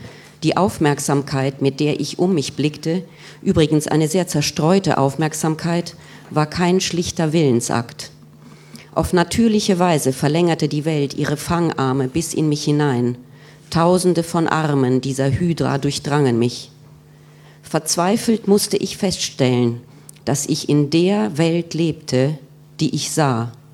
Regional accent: Sibiu, Sibiu County, Romania; moved away; ich habe versucht, mich meiner Heimat anzunähern, Hermannstadt, als ich zurückkehrte 2002 bis 2013

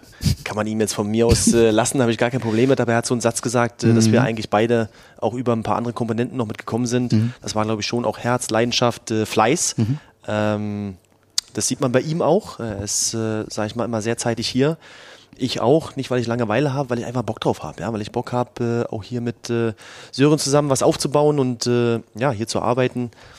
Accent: Berlin, Germany; ich bin groß geworden in Marzahn, in einem typischen Elfgeschosser. Parterre haben wir gewohnt, ganz unten.

